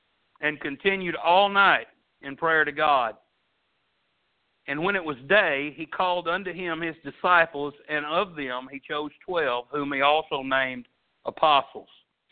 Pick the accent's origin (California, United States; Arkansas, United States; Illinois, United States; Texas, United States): Arkansas, United States; accent: Arkansas; I can't imagine somebody in the Philippines trying to listen to me and get through this thick Arkansas accent.